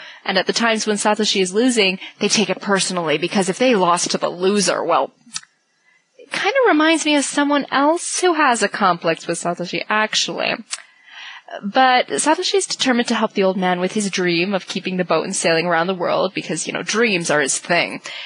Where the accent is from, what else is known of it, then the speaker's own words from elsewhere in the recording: Newfoundland and Labrador, Canada; I'm originally from Newfoundland, so, you know, taking the boat, that's about as big a threat as you can get.